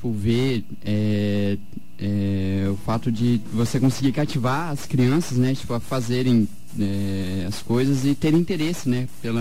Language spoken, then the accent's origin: Portuguese; Rio Brilhante, Mato Grosso do Sul, Brazil; now in Dourados, Brazil; Isso, me criei lá também.